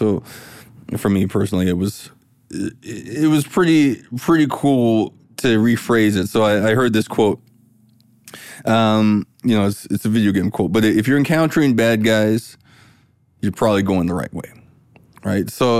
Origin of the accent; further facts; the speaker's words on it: New Westminster, British Columbia, Canada; in New Westminster in Vancouver.